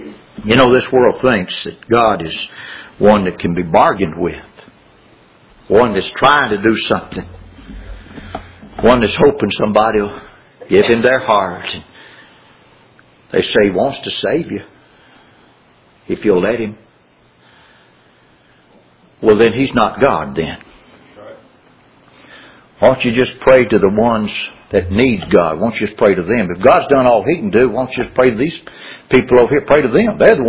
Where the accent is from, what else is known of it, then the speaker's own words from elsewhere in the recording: Louisiana, United States; I remember as a kid, growing up in South Louisiana.